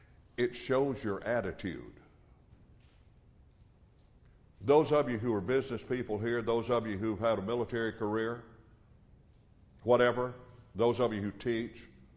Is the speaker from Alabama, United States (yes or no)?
yes; Alabama, United States; That's easy for me, and I grew up in Alabama, and I understand it.